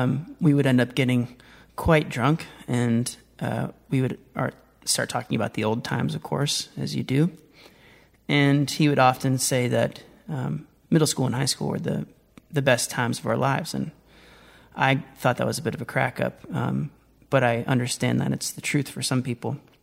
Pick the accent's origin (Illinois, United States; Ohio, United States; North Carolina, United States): Ohio, United States; Columbus; And I grew up in Columbus, Ohio, in the suburbs.